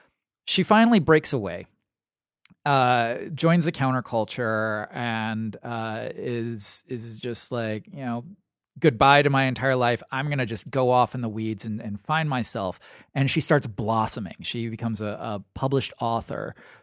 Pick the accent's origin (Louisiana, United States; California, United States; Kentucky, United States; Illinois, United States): Kentucky, United States; My mom was born in Kentucky. I'm from Kentucky.